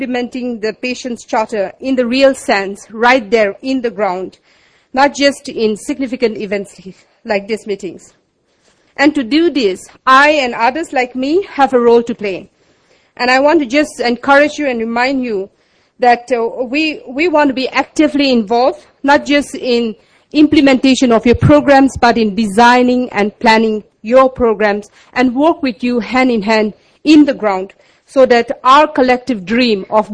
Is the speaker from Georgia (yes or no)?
no; Nagaland, India; I come from Nagaland, which is a small state in the far northeast corner of India at the border of Burma.